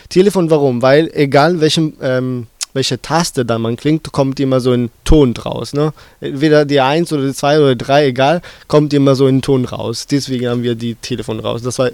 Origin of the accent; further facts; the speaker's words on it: Southern Italy, Italy; dass ich meine Schule in Italien gemacht habe. Ich bin ursprünglich auch Italiener.